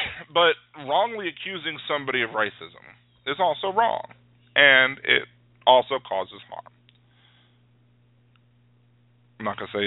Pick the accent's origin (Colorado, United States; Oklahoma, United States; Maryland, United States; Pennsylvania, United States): Maryland, United States; well, I guess technically I'm from the South because Maryland's below the Mason-Dixon line. But, you know, I wasn't raised in the Deep South.